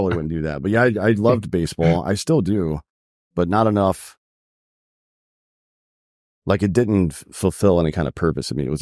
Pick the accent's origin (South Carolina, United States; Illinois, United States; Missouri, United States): South Carolina, United States; I was a Braves fan because I grew up in South Carolina.